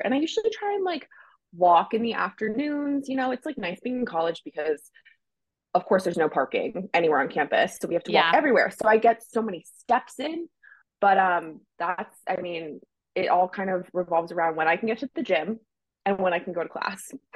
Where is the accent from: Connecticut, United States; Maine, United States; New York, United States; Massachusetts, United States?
Maine, United States; I grew up in Maine, like skiing and riding horses a lot.